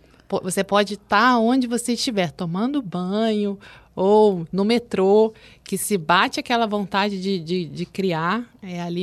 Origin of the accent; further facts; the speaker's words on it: Paraty, Rio de Janeiro, Brazil; Eu tive uma infância assim, muito rica na parte de natureza, porque como eu nasci em Paraty, lá uma beleza exuberante